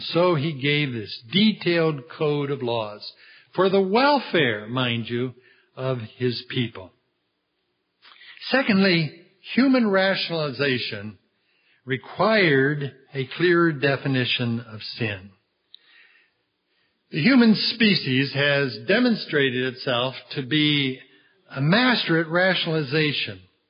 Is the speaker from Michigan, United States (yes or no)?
no; St. Louis, Missouri, United States; When I was growing up in St. Louis in the 1950s, There was no state speed limit in Missouri.